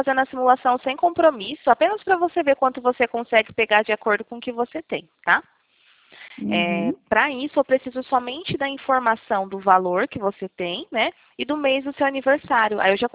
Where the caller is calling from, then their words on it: Cosmópolis, São Paulo, Brazil; eu falo do interior de São Paulo, Cosmópolis, tá?